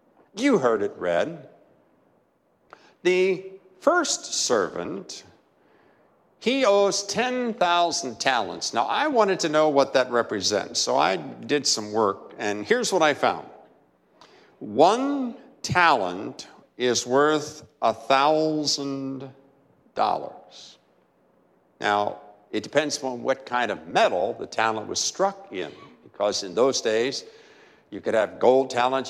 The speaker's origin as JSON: {"language": "English", "town": "Martinsburg", "region": "West Virginia", "country": "United States", "tie": "born or raised there", "said": "Growing up in Martinsburg, West Virginia, I had the opportunity to fish a time or two in a large, well, you wouldn't even call it a lake here"}